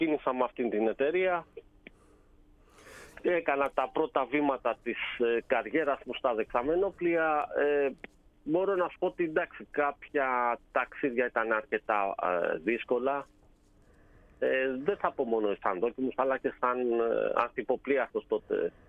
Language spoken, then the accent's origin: Greek; Athens, Attica, Greece; also born or lived in Ioannina; Καταγωγή είναι Γιάννενα, μεγάλωσα Αθήνα.